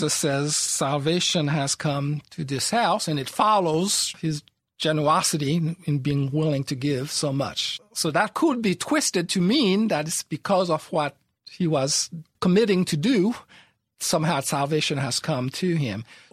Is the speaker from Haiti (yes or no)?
yes; Haiti; a few years ago, my sister sent in a sample. We're all from Haiti. The Caribbean is a mixed area of ethnicity.